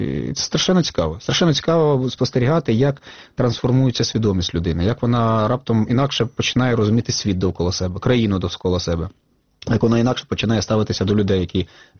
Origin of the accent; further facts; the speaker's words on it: Luhansk Oblast, Ukraine; Донбас – моя батьківщина, я сам з Луганської області